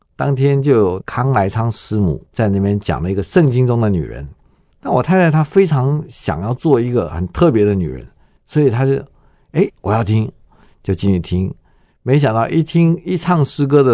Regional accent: Taiwan; 而且是我们台湾人永远无法想象的

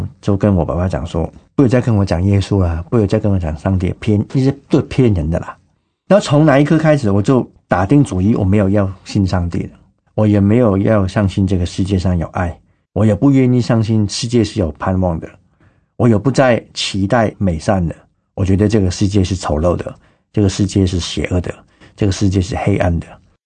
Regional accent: Hong Kong; 我在香港长大的

